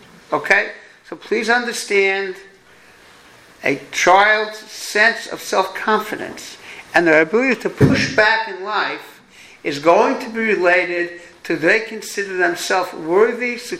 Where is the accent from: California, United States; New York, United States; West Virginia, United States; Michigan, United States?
New York, United States; accent: New York; Yeah, because they made fun of my New York accent.